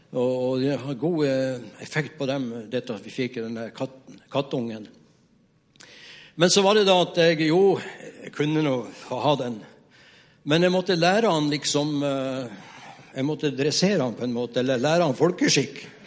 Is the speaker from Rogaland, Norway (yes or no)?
yes; Skudeneshavn, Rogaland, Norway; jeg ble spurt av menigheten hjemme i Skudeneshavn om jeg kunne besøke en dame